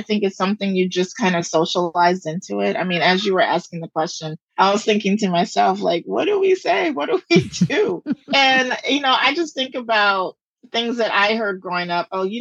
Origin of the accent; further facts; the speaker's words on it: the South, United States; And I'm from the South.